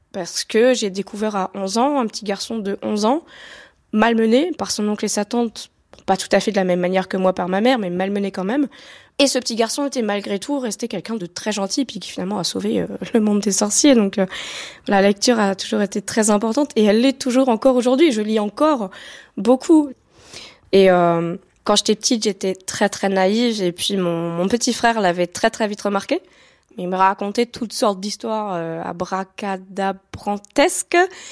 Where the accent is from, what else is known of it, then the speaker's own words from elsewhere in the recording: Sarreguemines, Grand Est, France; now in Munich, Germany; J'ai grandi en Lorraine, du côté de Sarreguemines, donc du côté un petit peu Strasbourg, Metz, Nancy, par là-bas.